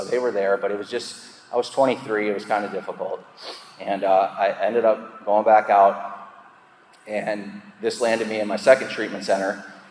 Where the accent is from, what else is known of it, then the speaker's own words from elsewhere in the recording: South Dakota, United States; now in Minneapolis, United States; driving all the way from Minneapolis to my hometown in South Dakota